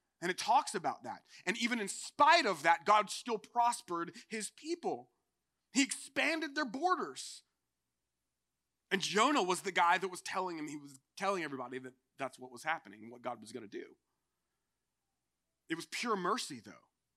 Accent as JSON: {"language": "English", "region": "North Carolina", "country": "United States", "tie": "born or raised there", "said": "I grew up hunting in Eastern North Carolina. We used to hunt doves."}